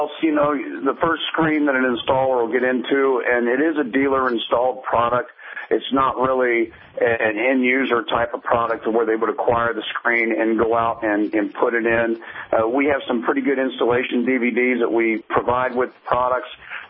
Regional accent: Northport, Alabama, United States; now in Cleveland, United States; All right, I moved up here to Cleveland from Northport, Alabama, so I'm not too far from your neck of the woods where I originally come from.

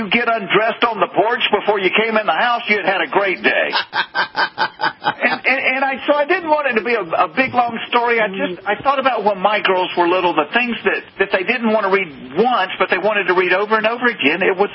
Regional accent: the South, United States; accent: Southern; Yeah, I'm not faking this accent. I am from the South.

